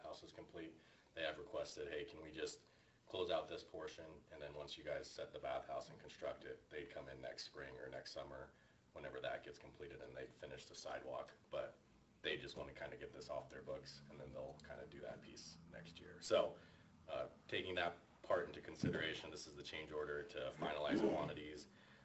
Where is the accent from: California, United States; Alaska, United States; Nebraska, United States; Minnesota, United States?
Nebraska, United States; Lincoln; I go to the college here. I'm from Lincoln, Nebraska.